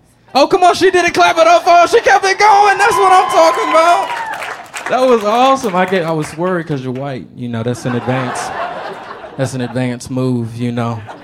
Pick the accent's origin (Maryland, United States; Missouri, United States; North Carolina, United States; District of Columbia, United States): North Carolina, United States; I'm from North Carolina originally. Super cool. I'm a church kid. I've been raised in church my whole life.